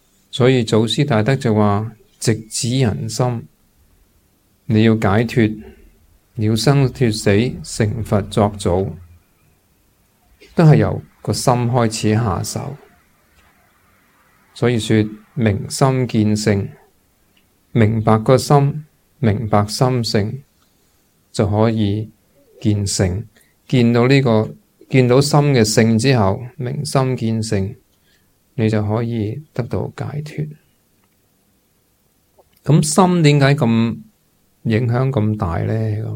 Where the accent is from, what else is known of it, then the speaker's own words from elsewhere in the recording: Hong Kong; 我哋香港人嘅苦系好多时系好多系嗰啲求不得